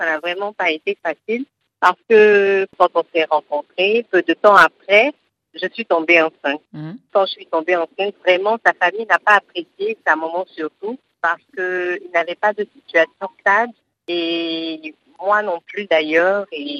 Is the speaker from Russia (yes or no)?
no; Côte d’Ivoire; Oui, près de la frontière du Ghana. Et moi, je suis près de la frontière du Libéria.